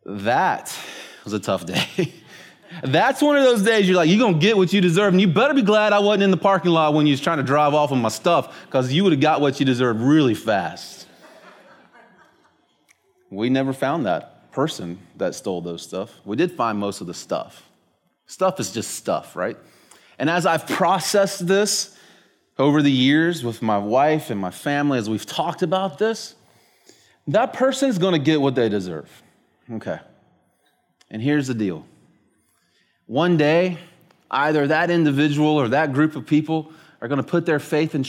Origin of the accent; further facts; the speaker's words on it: Florida, United States; I'm not Canadian. I love Canada, but I'm not Canadian. I'm a Floridian. I'm American.